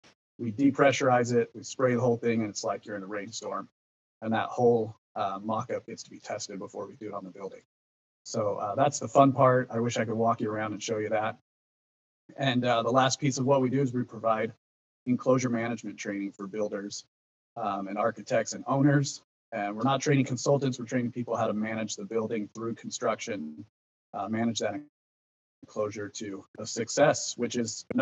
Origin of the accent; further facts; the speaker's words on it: San Diego, California, United States; now in Phoenix, United States; I'm here in Phoenix, Arizona. I'm from San Diego, so nothing but warm weather for me.